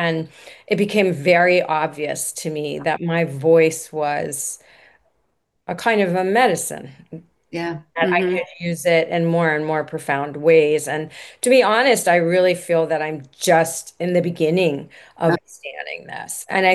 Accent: Washington, District of Columbia, United States; as in addition to how I was raised in Washington, D.C., very socially conscious

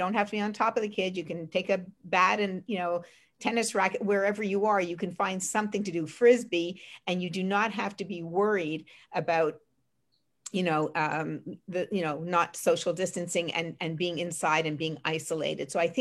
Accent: Montreal, Quebec, Canada; you know, I'm from Montreal, I know how cold it can be.

